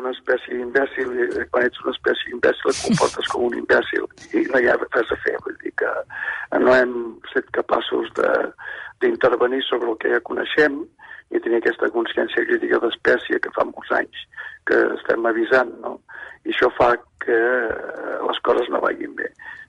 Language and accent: Catalan; Catalonia, Spain; soc català i tinc per Catalunya, la meva terra, no, la mare, l'he viscut en el Pirineu i tal, i soc de Serranos, que diuen aquí a Castella i Lleó